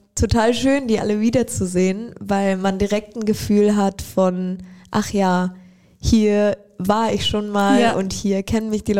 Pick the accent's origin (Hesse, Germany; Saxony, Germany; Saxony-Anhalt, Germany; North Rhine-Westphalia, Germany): North Rhine-Westphalia, Germany; Düsseldorf; born there; weil ich ja gebürtig aus Düsseldorf komme